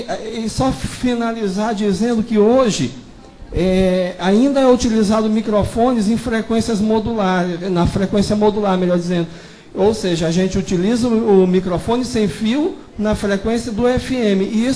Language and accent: Portuguese; Maranhão, Brazil; O Elijane, eu falo que sou do Maranhão.